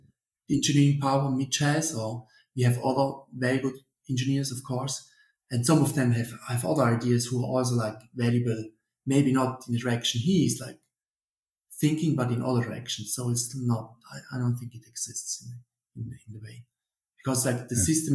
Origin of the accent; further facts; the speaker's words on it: Switzerland; I think Switzerland is a very good place, basically. Not for myself. Yeah, I'm Swiss